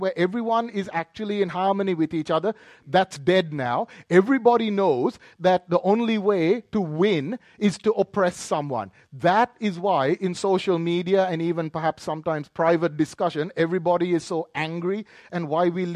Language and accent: English; Australia; that is now part of our history as Australian people.